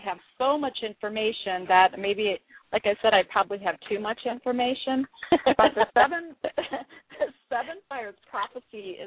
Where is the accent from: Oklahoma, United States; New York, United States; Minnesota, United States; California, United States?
Minnesota, United States; The Algonquins, they consist of many different tribes, but I'm from the Ojibwe, which is also Anishinaabe or Chippewa. You might have heard of any three of those, but that's the tribe I'm from, and the tribal band that I would be associated with is the Leech Lake White Earth Nation.